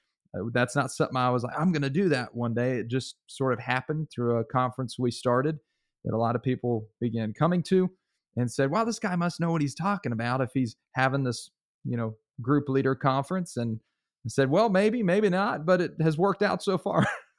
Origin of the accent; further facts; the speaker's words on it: Pennsylvania, United States; I'm originally from the Northeast. I always got to lead with that because I live in Texas.